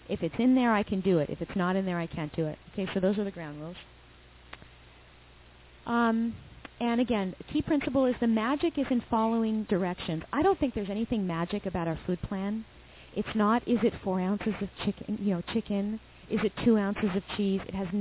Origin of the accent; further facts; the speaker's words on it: Vancouver, British Columbia, Canada; also born or lived in California, United States; I'm from California, but I grew up in Vancouver, Canada.